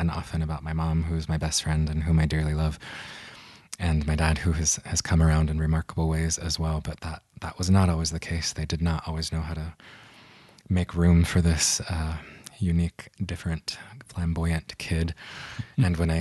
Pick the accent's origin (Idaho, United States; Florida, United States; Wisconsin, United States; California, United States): Idaho, United States; Rexburg; So I grew up in Rexburg, Idaho, the goodly land of Mormondom, which is way more Mormon than lots of parts of Utah